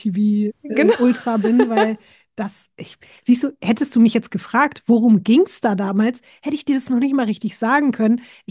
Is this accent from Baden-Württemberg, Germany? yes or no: no; Berlin, Germany; born or raised there